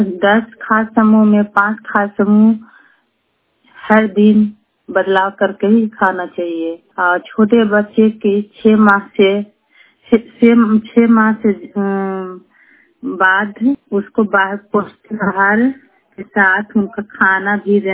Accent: Cheru, Bihar, India; मैं चेरू गांव की रहने वाली हूँ।

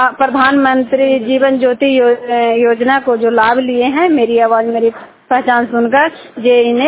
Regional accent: Chandidih, Bihar, India; चंडीडी के रहने वाली हूँ और चंडी पंचायत जिला ललहरा राज बिहार।

